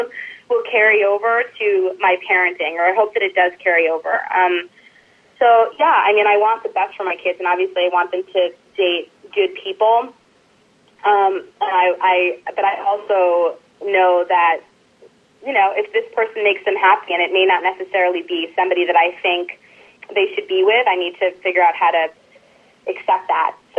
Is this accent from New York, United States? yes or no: yes; Manhattan, New York, United States; now in Bay Area, United States; and I'm from Manhattan, and I love New York. It's my city, even though now I'm in the Bay Area.